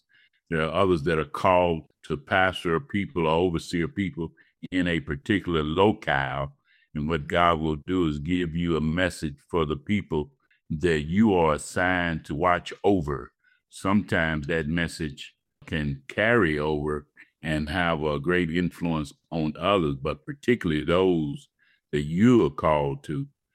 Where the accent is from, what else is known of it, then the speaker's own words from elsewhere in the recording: Amarillo, Texas, United States; also born or lived in South Bend, Indiana; Well, I grew up in Amarillo, Texas 15 years ago. My family and I moved for about 12 years. We moved to Indiana, South Bend, Indiana. Did some pastoring there, and then after about 12 years, we felt led to move back here to Amarillo.